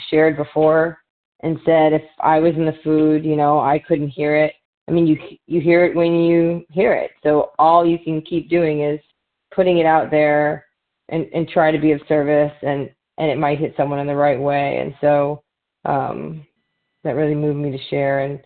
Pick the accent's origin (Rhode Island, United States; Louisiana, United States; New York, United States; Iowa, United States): Louisiana, United States; Yeah, I'm from Louisiana, a grateful recovering compulsive overeater.